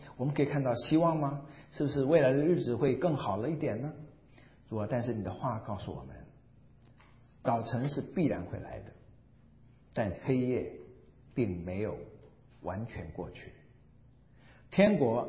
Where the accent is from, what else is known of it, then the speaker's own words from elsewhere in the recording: China; 好像我们中国人就喜欢说要双保险三保险